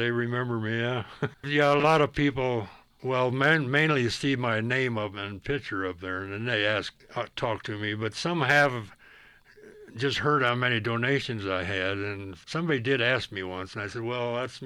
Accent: Nebraska, United States; moved away as an adult; I was born and raised in Nebraska. Well, I was born in 1933, actually

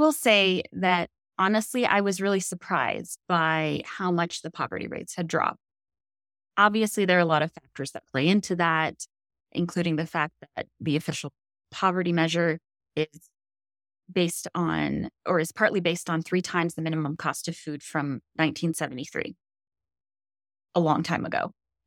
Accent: Colorado, United States; But I also recognize that growing up in Colorado at this point in time, when costs are the way they are, would have made things a lot more difficult.

